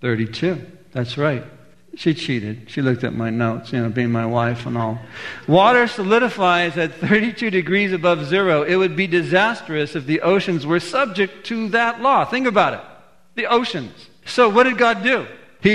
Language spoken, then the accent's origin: English; California, United States; When I was a kid growing up in Orange County, out in California, it was called that because here was this little town called Anaheim, about 70,000 people